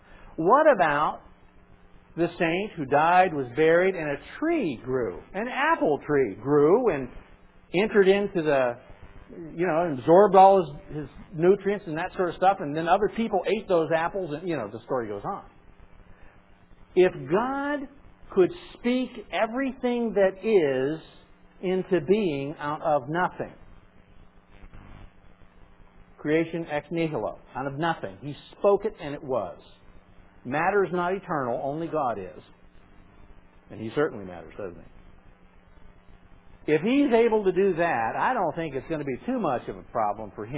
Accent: Pennsylvania, United States; And by the way, I'm from Pennsylvania, so I kind of think paradise kind of is.

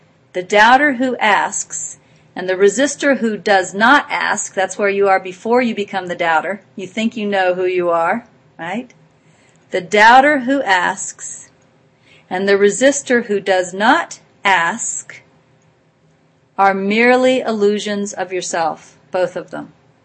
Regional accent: Coffeyville, Kansas, United States; born there; I was born in Coffeyville, Kansas.

